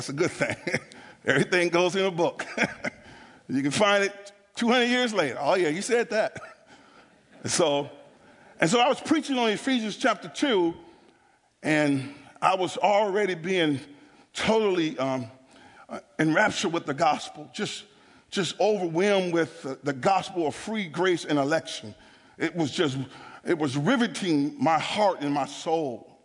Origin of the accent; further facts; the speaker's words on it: Selma, Alabama, United States; also born or lived in northern United States; When the Lord started messing with me on this stuff, because I'm from Selma, poor and all of that. I didn't ask to be born in Selma, but now I see it was God's hand that was in it.